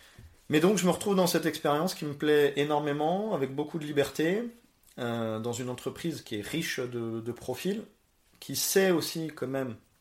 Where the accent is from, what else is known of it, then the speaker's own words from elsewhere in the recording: France; comme on est français